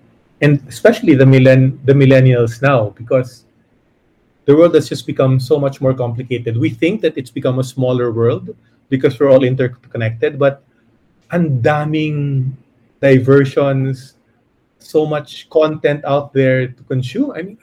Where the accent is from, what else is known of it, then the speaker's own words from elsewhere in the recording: Philippines; my story is, it's like a history of at least of one person within what it meant to be growing up in the Philippines in the late 20th century.